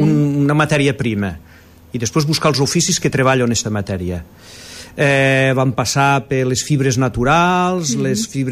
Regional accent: El Pinell de Brai, Catalonia, Spain; now in Móra d'Ebre, Spain; jo sóc fill del Pinell, però

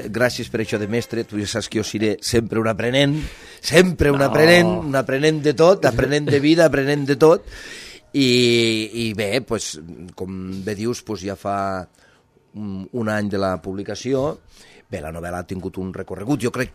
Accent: La Fatarella, Catalonia, Spain; Jo provinc de la Fatarella, la família de ma mare són de la Fatarella, de la Terra Alta, i són carlistes.

